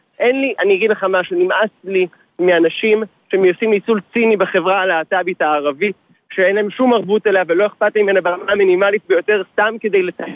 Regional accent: Tel Aviv, Tel Aviv District, Israel; אני גר פה במרכז תל אביב. אני גדלתי פה.

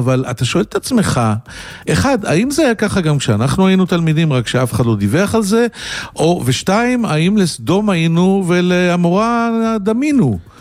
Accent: Holon, Tel Aviv District, Israel; ועוד גדלתי בחולון

